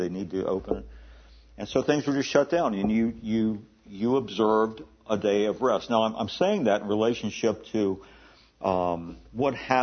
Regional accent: Maryland, United States; When I was growing up in Western Maryland, David and I were talking about us taking a course before the flood.

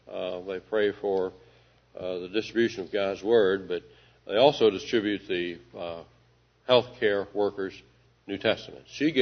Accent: Kentucky, United States; I'm not so sure what's going on in Trigg County, but I'm from Callaway County.

